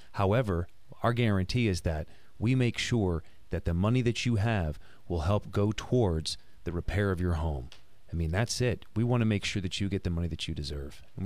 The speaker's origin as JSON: {"language": "English", "region": "New Jersey", "country": "United States", "said": "I'm from New Jersey. Like I moved down to the Keys and I'm like, holy moly, this is crazy."}